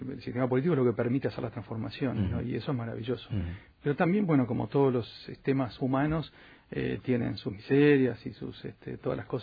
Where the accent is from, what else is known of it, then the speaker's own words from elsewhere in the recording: Uruguay; somos capaces los uruguayos de decirle cómo lo tiene que hacer